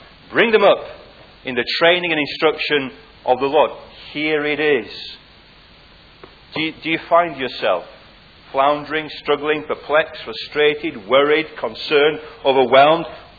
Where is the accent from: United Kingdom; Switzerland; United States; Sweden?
United Kingdom; England; as an Englishman, I'm sure you as Welsh people were really behind the English team.